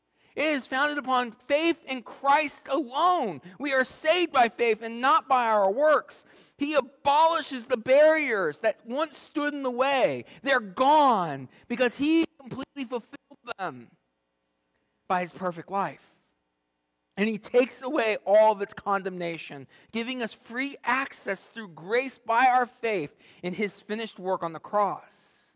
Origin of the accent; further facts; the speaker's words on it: United States; I'm an American. Ooh. I'm a veteran.